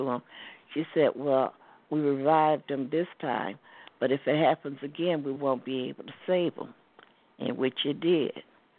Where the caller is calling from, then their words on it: Detroit, Michigan, United States; from Detroit.